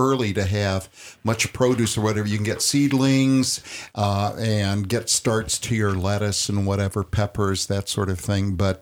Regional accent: South Bend, Indiana, United States; I grew up in South Bend, Indiana, the home of the Studebaker, and there's a Studebaker Museum there, which I sometimes go through when I go back

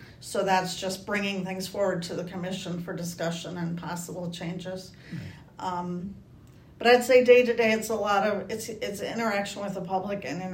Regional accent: DeForest, Wisconsin, United States; Before that, I worked for a suburb of Madison, Wisconsin, which is actually my hometown.

